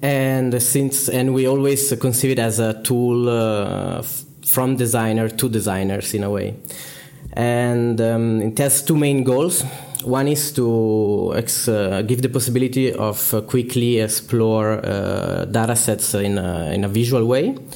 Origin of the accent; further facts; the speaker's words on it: Milan, Lombardy, Italy; I am also from Milan.